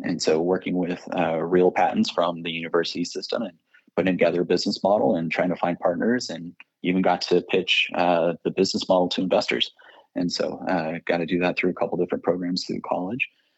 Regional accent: Lubbock, Texas, United States; also born or lived in Austin; So born in Austin, but raised in Lubbock, Texas. Moved to Lubbock when I was four. And so proud product of Lubbock ISD.

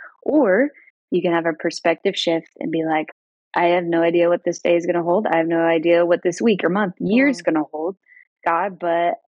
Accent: Missouri, United States; I am from Missouri.

